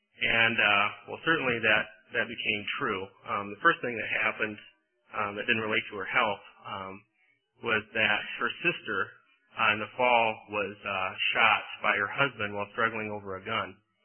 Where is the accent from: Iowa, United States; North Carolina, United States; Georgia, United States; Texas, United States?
Iowa, United States; Eagle Grove; And I grew up in Eagle Grove, and that's north central Iowa. And a lot of people ask, where's that? And it's pretty small.